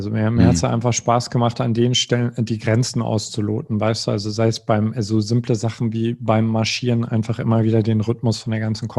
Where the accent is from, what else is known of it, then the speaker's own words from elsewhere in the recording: East Germany, Germany; Also ich komme aus dem Osten, es war die Wendezeit